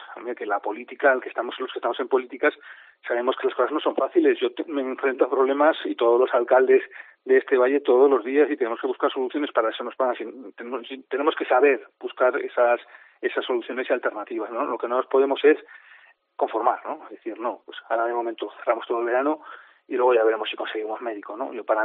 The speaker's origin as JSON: {"language": "Spanish", "region": "Aragon", "country": "Spain", "said": "como buen aragonés, porque soy muy terco"}